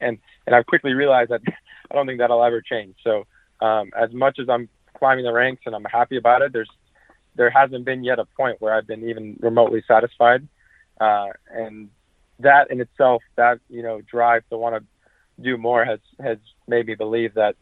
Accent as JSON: {"language": "English", "town": "New York City", "region": "New York", "country": "United States", "tie": "born or raised there", "said": "I grew up in New York City and then played a little bit on green clay in Florida before college"}